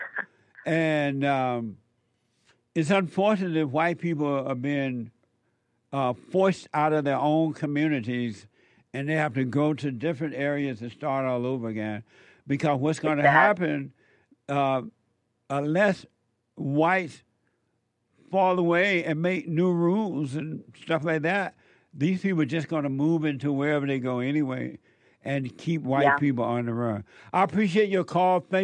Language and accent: English; Alabama, United States; when I grew up in Alabama, which is like 2 hours away from Atlanta